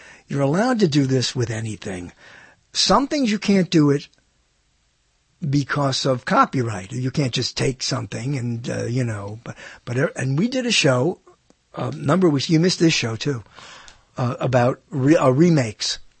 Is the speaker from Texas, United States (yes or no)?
no; New York, United States; When I was growing up in New York, that I hate, there were people who would not dare in public say, "I don't believe that," even if they didn't.